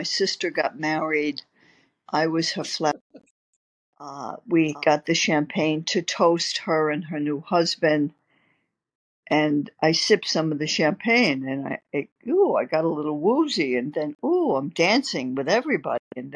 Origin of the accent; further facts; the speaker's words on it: New York City, New York, United States; I grew up in Yorkville, the Upper East Side of Manhattan, 91st Street, 1st and 2nd Avenue, the youngest of five.